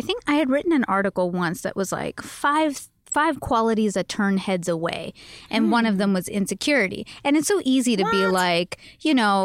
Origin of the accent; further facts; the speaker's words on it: Canada; sorry, I am Canadian. I always say like grade 12.